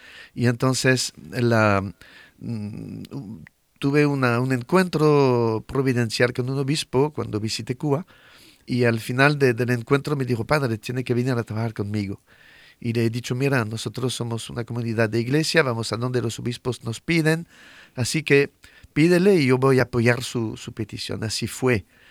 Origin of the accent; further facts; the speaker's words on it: France; Spanish is a second language; moved away; also born or lived in Belgium / Guinea / Switzerland / Mexico; Yo soy francés y salí de mi país en el 92 para ir en varios países como misionero. Al inicio no era tan lejos de Francia, en Bélgica, y después en África, en Guinea, y después un poco en Suiza.